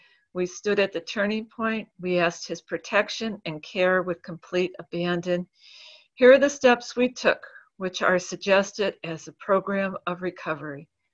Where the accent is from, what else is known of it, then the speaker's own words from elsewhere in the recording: Marquette, Michigan, United States; I'm from Marquette, Michigan.